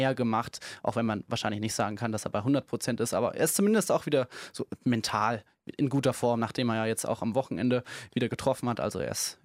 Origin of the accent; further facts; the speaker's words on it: Hesse, Germany; Ich bin nicht Münchner, ich bin Hesse.